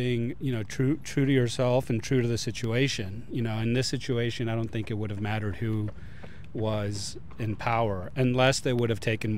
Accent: Texas, United States; I'm from Texas originally, red state.

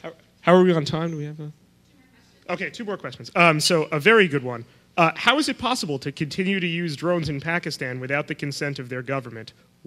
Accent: New York, United States; I grew up in New York.

